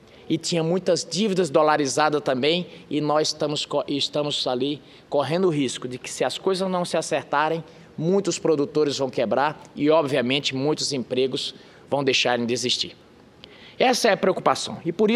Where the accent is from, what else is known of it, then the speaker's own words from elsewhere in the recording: Northeast Region, Brazil; Eu que venho do estado, da região do Nordeste, sou dali perto